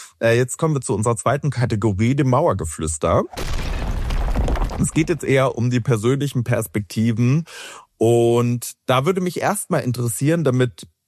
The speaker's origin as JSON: {"language": "German", "region": "Brandenburg", "country": "Germany", "moved": "as an adult", "said": "ich komme ja auch aus dem Plattenland in Brandenburg, aus der Lausitz und als ich nach Nürnberg gegangen bin zum Studium, habe ich erst so meine ostdeutsche Identität entdeckt."}